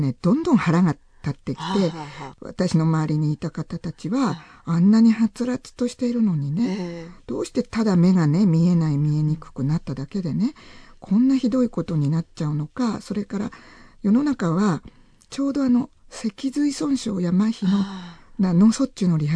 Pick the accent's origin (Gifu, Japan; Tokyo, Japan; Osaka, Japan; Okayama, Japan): Tokyo, Japan; 私東京の人間だったのに名古屋でしたから、やっぱり家に戻りたくなったり